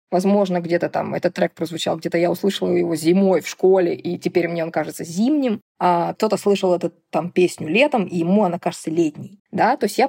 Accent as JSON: {"language": "Russian", "town": "Murmansk", "region": "Murmansk Oblast", "country": "Russia", "tie": "born there", "said": "Я родилась в Мурманске, чтобы доехать на юг, нужно было ехать 3 дня на поезде с самого севера на самый юг."}